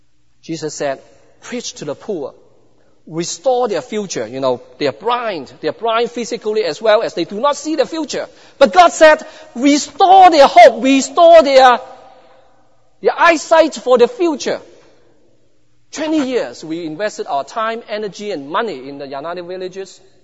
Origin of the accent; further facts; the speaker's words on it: Hong Kong; As I said, I was brought up in Hong Kong. I understand what poverty is, but not to that extent how people are struggling with their daily lives.